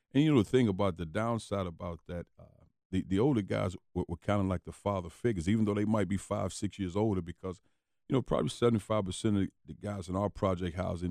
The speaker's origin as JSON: {"language": "English", "town": "East St. Louis", "region": "Illinois", "country": "United States", "tie": "born or raised there", "said": "I grew up in East St. Louis, and when you're a young kid and living there, you don't realize that it's tough because that's your home environment"}